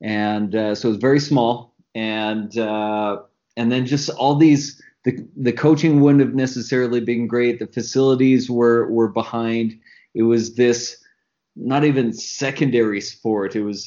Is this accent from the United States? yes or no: no; Canada; I'm Canadian, and so like any good Canadian, I started off playing hockey.